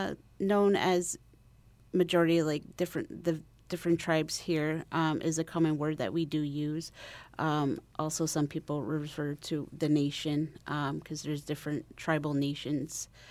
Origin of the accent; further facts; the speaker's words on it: Ontario, Canada; I'm originally about 3 hours north of the Upper Peninsula of Michigan, so by Lake Huron area. But I moved here like into 2000.